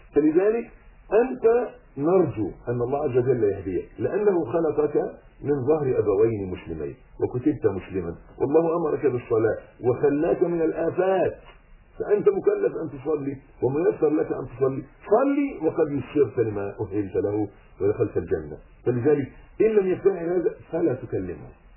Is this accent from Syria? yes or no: no; Egypt; يعني مثلا عادتنا إحنا كمصريين إحنا نأكل الحلو في الأخر،